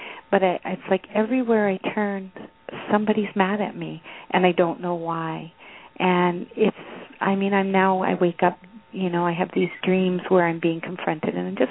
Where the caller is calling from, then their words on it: Canada; From Canada.